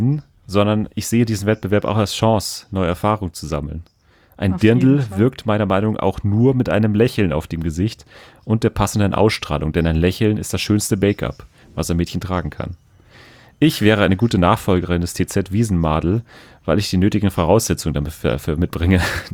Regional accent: Munich, Bavaria, Germany; born there; Ich bin als gebürtige Münchnerin leider schon fast ein seltenes Exemplar in München.

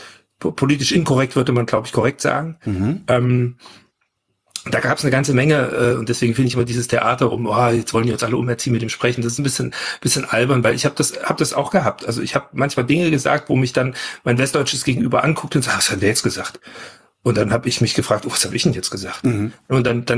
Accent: Saxony, Germany; und ich bin halt in Sachsen groß geworden.

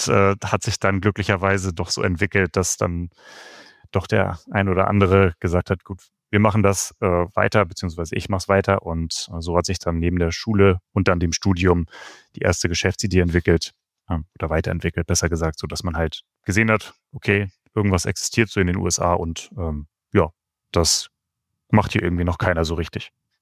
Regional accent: Lübeck, Schleswig-Holstein, Germany; Also ich komme aus Lübeck, deswegen ja auch das Moin.

